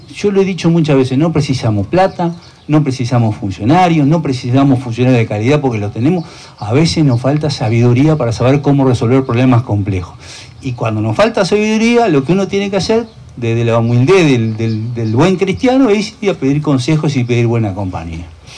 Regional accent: Uruguay; me deja muy contento como ciudadano uruguayo. Así somos los uruguayos

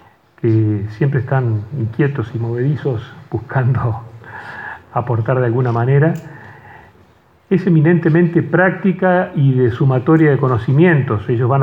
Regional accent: Uruguay; como todos nosotros, como los uruguayos

